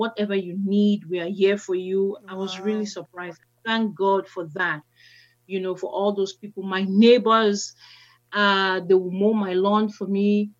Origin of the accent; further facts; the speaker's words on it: Cameroon; now in Elkton, United States; And I'm originally from Cameroon. And I live in Elkton, Maryland.